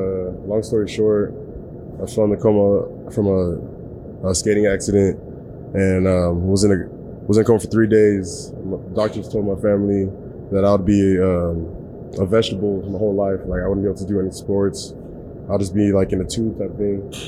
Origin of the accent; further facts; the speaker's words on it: Nigeria; Like, because I'm from Nigeria, you feel me?